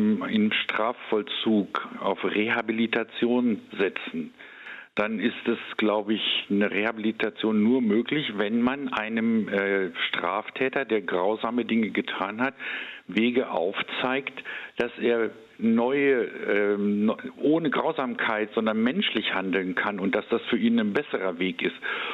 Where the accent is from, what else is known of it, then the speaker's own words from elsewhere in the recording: Germany; Und ich denke, wir als Deutsche haben da auch vielleicht auch noch mal eine besondere Sensibilität, wenn wir an unsere eigene Geschichte denken.